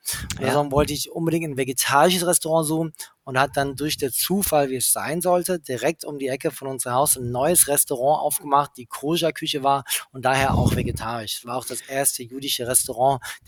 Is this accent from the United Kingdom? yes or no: yes; England, United Kingdom; weil ich bin ja in England aufgewachsen